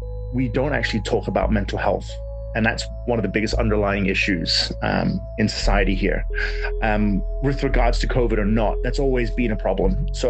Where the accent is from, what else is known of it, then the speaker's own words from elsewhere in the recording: Hong Kong; I grew up in Hong Kong, Kiwi dad and a Hong Kong mum.